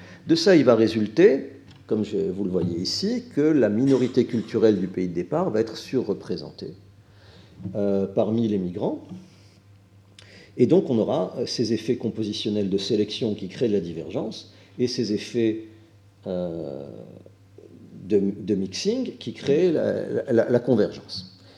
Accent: France; je suis français natif, donc je parle plus vite

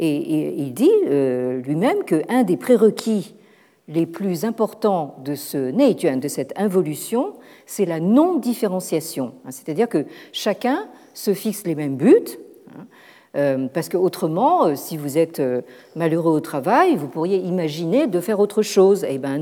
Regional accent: Paris, Île-de-France, France; en tant que Parisien, je ne le fais plus maintenant

